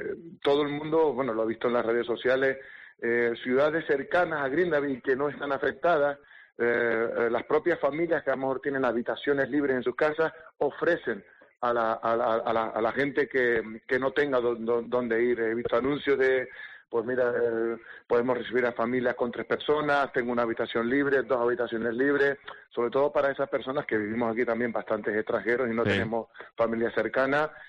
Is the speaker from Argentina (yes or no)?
no; Tenerife, Canary Islands, Spain; now in Iceland; saben que soy de Tenerife y me preguntan, coño, y siendo de Tenerife, ¿cómo vives en Islandia, no?